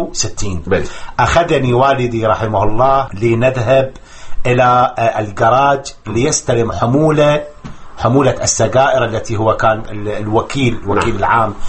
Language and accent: Arabic; Iraq; moved away as an adult; في عام 80 هاجرت من العراق